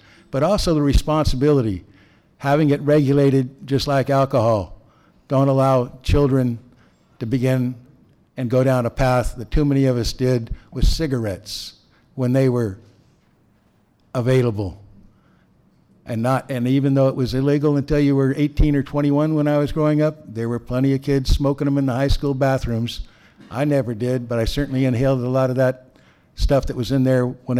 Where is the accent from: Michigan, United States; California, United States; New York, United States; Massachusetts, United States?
California, United States; While I'm a Californian, I've lived for the last 30 year or so years between Marin, Sonoma, and Mendocino County.